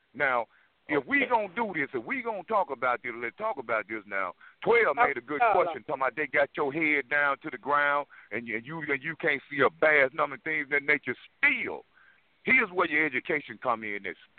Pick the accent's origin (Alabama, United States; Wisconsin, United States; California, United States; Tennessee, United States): Tennessee, United States; Memphis; Memphis, Tennessee, when I go home to Memphis, Tennessee, the white officers don't talk bad to me.